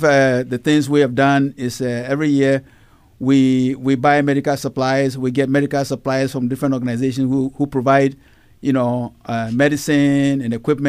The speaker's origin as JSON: {"language": "English", "country": "Ghana", "said": "Every year I go to Ghana for, as you know, I'm from Ghana, to visit family"}